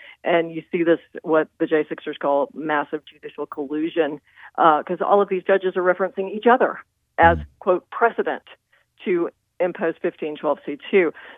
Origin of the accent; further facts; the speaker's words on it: Arkansas, United States; So at that time, I grew up actually in Arkansas